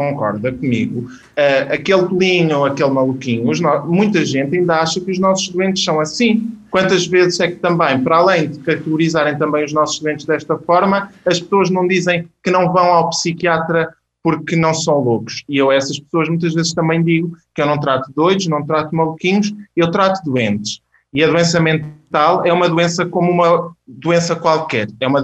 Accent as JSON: {"language": "Portuguese", "region": "Castelo Branco", "country": "Portugal", "tie": "born or raised there", "said": "para além de ser interno em Viseu, sou natural de Castelo Branco. Portanto, sou um homem aí da região centro."}